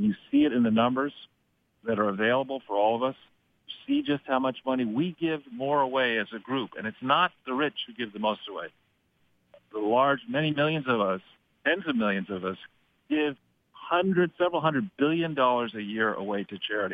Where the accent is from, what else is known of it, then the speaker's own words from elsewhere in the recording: New York, United States; born there; my home state here in New York, and where the state where I was born